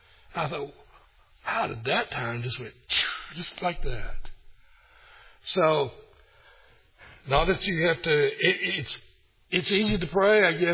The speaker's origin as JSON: {"language": "English", "town": "Kingsport", "region": "Tennessee", "country": "United States", "tie": "born or raised there", "said": "we have another church as of today in Kingsport, Tennessee, which happens to be my hometown."}